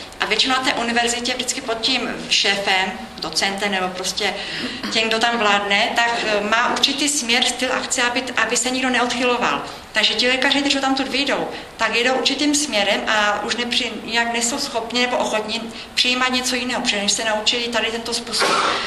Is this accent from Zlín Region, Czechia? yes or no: no; Ostrava, Moravian-Silesian Region, Czechia; accent: Ostrava; now in Bruntál, Czechia; Když jsem se přestěhovala do Bruntalu, já jsem z Ostravy, proto taky mluvím, mám možná ještě trošku ostravský přízvuk